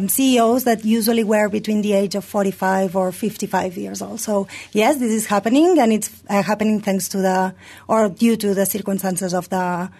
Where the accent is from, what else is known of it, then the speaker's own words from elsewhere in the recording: Barcelona, Catalonia, Spain; now in Malaysia; as you can see, per my accent, I'm from Spain, from Barcelona, and I've been in Malaysia for 3.5 years now.